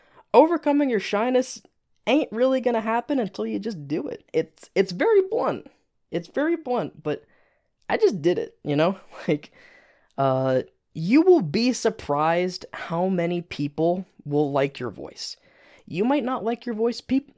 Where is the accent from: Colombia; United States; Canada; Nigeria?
Canada; I won't answer exactly where I'm from, but I'm Canadian.